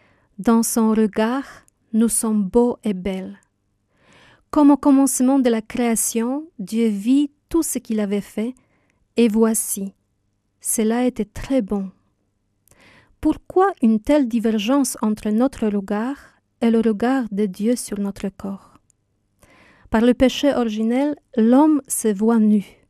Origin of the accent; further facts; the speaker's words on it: Poland; French is a second language; now in Blagnac, France; je suis polonaise et je suis depuis 20 ans une sœur de la communauté des Béatitudes. Actuellement, je vis dans notre maison de Blagnac.